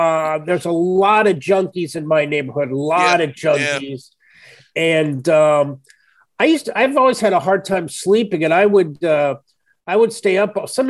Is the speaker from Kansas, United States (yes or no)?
yes; Kansas, United States; I'm originally from Kansas, so I play the Midwest a lot.